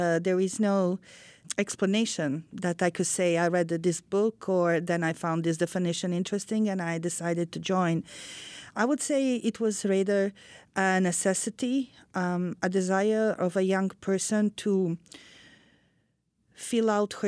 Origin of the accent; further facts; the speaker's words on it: Zenica, Federation of Bosnia and Herzegovina, Bosnia & Herzegovina; English is a second language; when airplanes from our former joint state Yugoslavia, the GNA airplanes, bombed my hometown of Zenica.